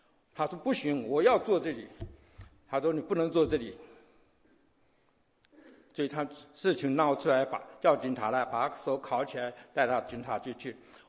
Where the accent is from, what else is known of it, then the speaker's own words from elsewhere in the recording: Taiwan; first language Taiwanese Hokkien; Chinese is a second language; now in United States; 我从小在台湾的家庭长大，在台湾的长老教会长大，我的祷告用台语，我读圣经用台语，我唱诗歌用台语。我来到美国才开始，